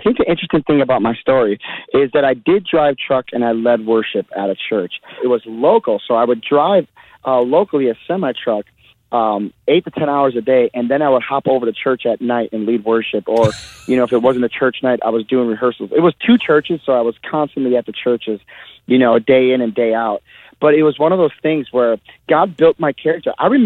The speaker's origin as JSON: {"language": "English", "town": "Milwaukee", "region": "Wisconsin", "country": "United States", "said": "I'm from Milwaukee. I'm just, you know, I'm pinching myself."}